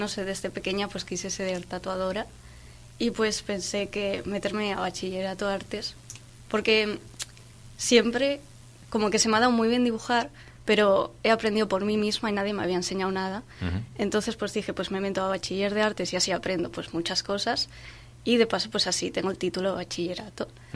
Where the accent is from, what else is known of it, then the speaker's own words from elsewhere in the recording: Colindres, Cantabria, Spain; De Colindres.